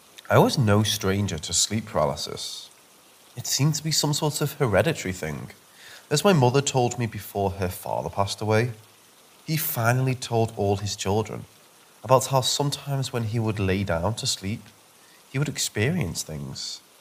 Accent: Midwest, United States; My wife is from Australia, and I'm from Midwest America. I'm 33, and she's 26.

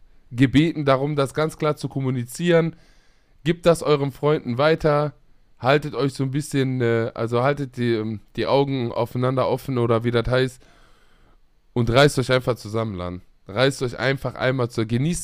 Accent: Leipzig, Saxony, Germany; Wir dachten, wir kommen aus Leipzig und machen einen Podcast für so einen Haufen.

